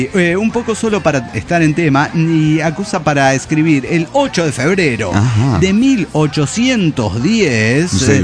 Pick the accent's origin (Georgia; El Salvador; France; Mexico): Georgia; moved away; yo salí de Georgia en la Unión de Repúblicas Socialistas Soviéticas. Éramos ni televisión teníamos.